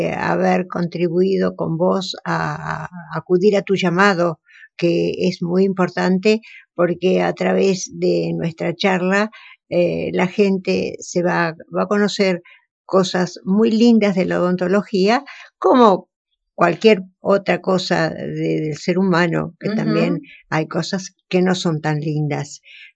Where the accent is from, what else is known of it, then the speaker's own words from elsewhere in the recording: Buenos Aires, Argentina; now in Ingeniero Jacobacci, Argentina; Yo vine de Buenos Aires